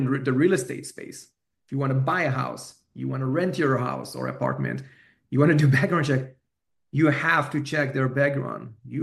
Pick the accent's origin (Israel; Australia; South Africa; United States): Israel; accent: Israeli